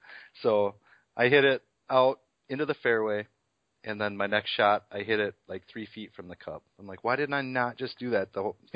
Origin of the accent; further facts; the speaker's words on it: Wisconsin, United States; Dude, I'm from Wisconsin. I'm built for cold weather.